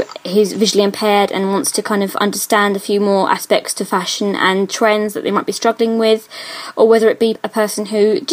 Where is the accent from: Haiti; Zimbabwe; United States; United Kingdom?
United Kingdom; some people would probably call me quite classic and quite kind of English looking, because I do have that fair complexion. And you know, the colourings that would suggest that I'm a Brit from the UK, where we get no sun whatsoever.